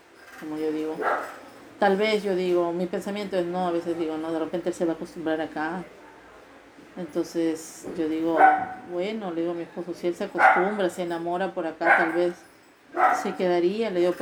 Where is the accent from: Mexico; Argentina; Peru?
Peru; Prefiero estar en mi tierra, que siquiera sé que tengo mis ahijados, mis sobrinos, mis tías, que nos vamos a ver. Porque el peruano es muy, muy familiar.